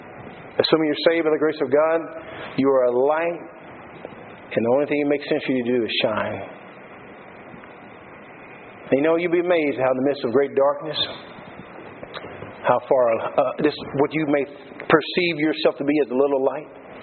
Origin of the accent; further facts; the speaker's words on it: Texas, United States; when I grew up I grew up in Texas, and I used to go out and just lay in the grass at night and look up and see the stars.